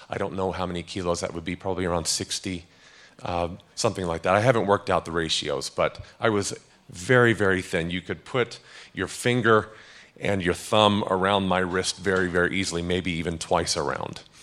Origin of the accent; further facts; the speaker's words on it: Pacific Northwest, United States; And I grew up in the Pacific Northwest, and so cold and damp most of the time, we needed lots of wood.